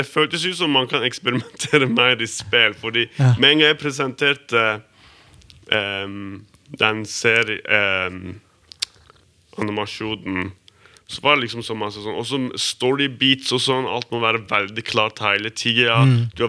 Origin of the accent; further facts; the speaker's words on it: Breim, Vestland, Norway; En time unna Førde. Det heter Breim, der jeg vokste opp.